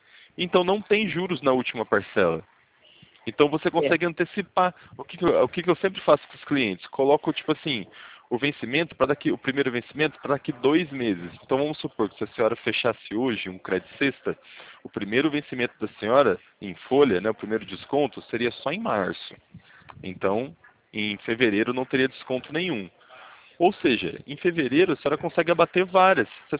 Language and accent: Portuguese; São Paulo, Brazil; eu sou de São Paulo, eu sou do interior de São Paulo.